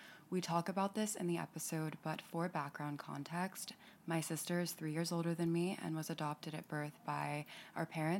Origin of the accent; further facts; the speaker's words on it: Florida, United States; We grew up in Florida under the same roof